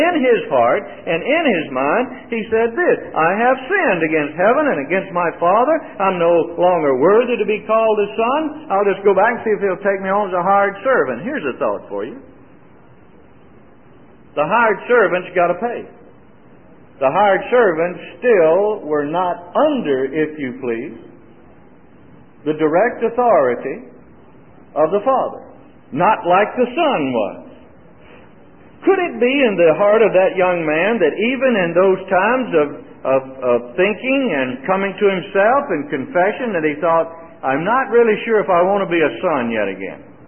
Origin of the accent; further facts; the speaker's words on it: Mississippi, United States; The church I was raised in Mississippi called them revival meetings.